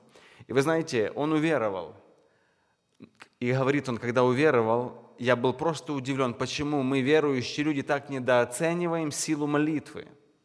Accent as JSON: {"language": "Russian", "town": "Rivne", "region": "Rivne Oblast", "country": "Ukraine", "said": "У нас на Украине сейчас, откуда я приехал, я сам из Украины, из города Ровно"}